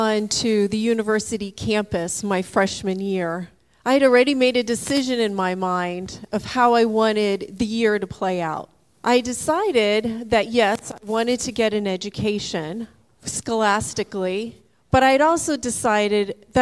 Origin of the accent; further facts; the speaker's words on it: Florida, United States; But for myself, I was born and raised in Florida.